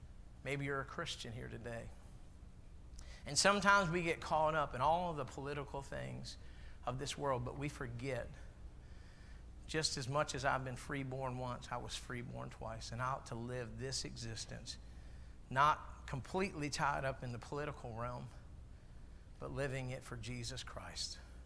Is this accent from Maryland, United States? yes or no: yes; Maryland, United States; moved away as an adult; now in Florida, United States; I'm from Maryland, but I had to transfer down here to this great state of Florida.